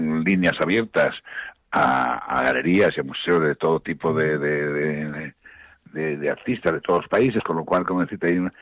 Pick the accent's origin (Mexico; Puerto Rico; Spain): Spain; yo pienso que soy muy español. Yo no reniego de mi propia tradición.